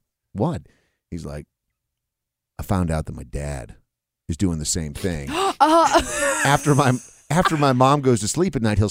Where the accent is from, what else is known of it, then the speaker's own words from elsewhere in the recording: Scotland, United Kingdom; I'm Scottish. Who are we kidding?